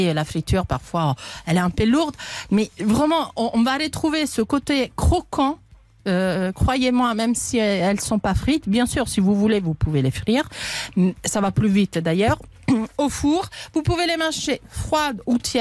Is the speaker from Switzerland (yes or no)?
no; Italy; Alors, bien sûr, je suis italienne, je mets du parmesan